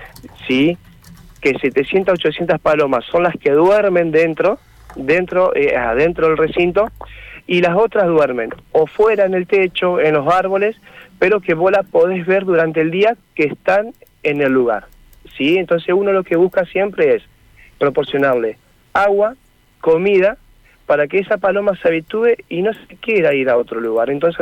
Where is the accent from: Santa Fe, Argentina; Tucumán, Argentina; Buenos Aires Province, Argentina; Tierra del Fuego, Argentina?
Santa Fe, Argentina; yo soy de Santa Fe, hace un año que estoy de vuelta, siempre trabajé afuera.